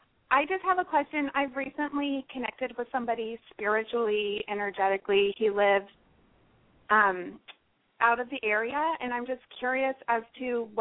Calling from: Sonoma, California, United States

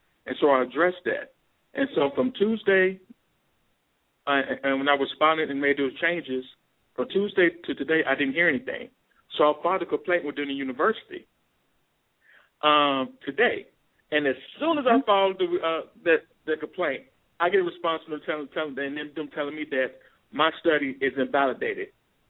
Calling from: Pittsburgh, Pennsylvania, United States; I'm calling from the Pittsburgh area.

